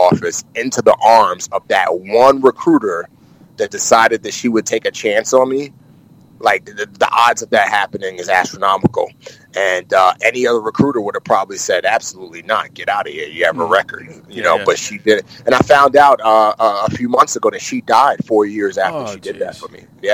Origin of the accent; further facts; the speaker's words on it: Bronx, New York, United States; I grew up in the Bronx getting jumped and beat up and all that kind of stuff.